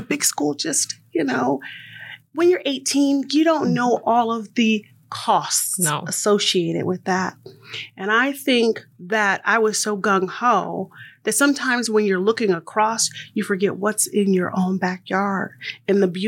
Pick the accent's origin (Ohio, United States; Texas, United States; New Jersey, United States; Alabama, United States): Ohio, United States; Toledo; now in Denver, United States; No, I am originally from Ohio and a manufacturing town. I'm from Toledo.